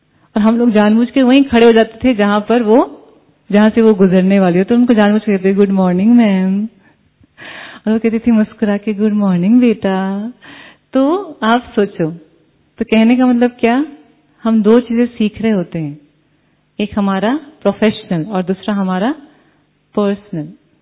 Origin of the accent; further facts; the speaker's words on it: North India, India; farming से belong करती हूँ और खुद मैंने खेती बाड़ी भी की है और खुद इवन मैंने हल भी चलाया है, क्योंकि हमारे वहां पे नॉर्थ इंडिया में ऐसा नहीं है कि बहनों को ऐसा करते नहीं